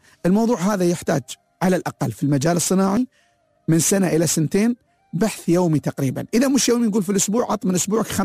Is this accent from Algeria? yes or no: no; United Arab Emirates; أنا كإماراتي